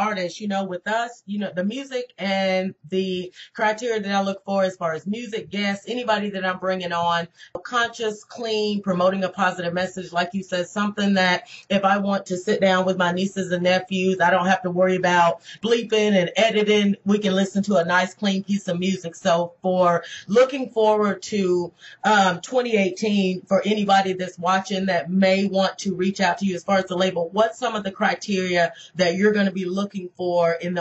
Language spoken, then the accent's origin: English; Mississippi, United States; Well, now, you know, I'm from Mississippi, the backwoods down in the Delta.